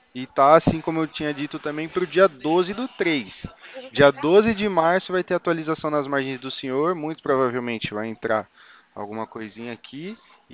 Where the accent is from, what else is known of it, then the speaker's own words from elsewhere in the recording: Itu, São Paulo, Brazil; Eu sou de Itu.